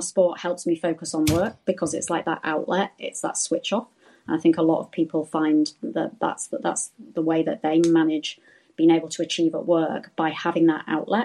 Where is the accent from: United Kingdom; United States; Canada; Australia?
United Kingdom; Well, I think being British, I think the weather makes you very resilient.